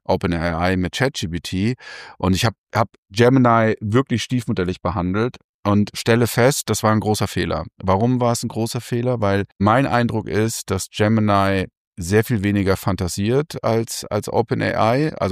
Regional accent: North Rhine-Westphalia, Germany; ich komme so eher aus NRW, habe aber keinen krassen, wirklichen Dialekt.

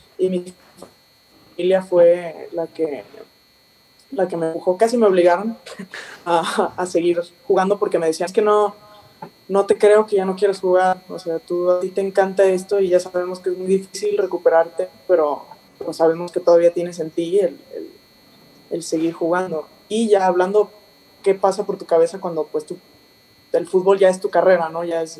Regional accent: Guadalajara, Jalisco, Mexico; Sí, yo soy de Guadalajara

